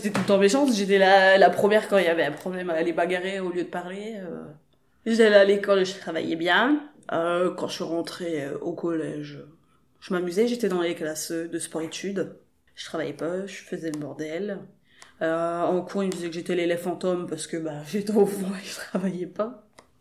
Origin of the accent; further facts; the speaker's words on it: Liévin, Hauts-de-France, France; j'ai 28 ans, je viens de Liévin. J'ai tout le temps habité dans le quartier du Vandevize, c'est le nom de la cité en fait. J'ai jamais habité ailleurs, j'ai tout le temps grandi ici.